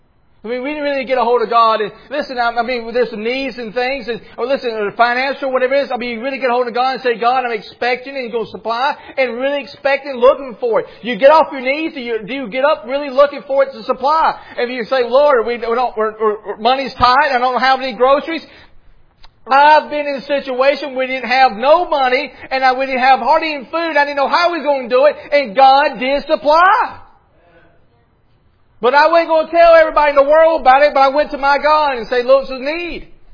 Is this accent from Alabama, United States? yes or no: yes; Alabama, United States; I'm from Alabama.